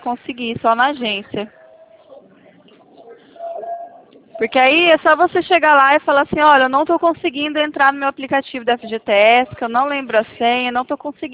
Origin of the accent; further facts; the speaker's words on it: São Paulo, Brazil; Eu sou do interior de São Paulo.